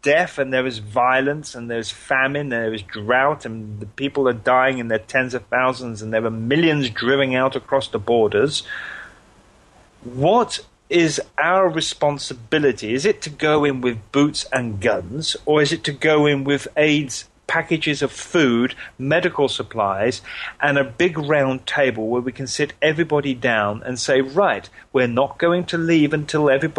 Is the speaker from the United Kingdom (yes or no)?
yes; United Kingdom; I mean, me being a Brit, you know, and you know me, I'm very, very royalistic.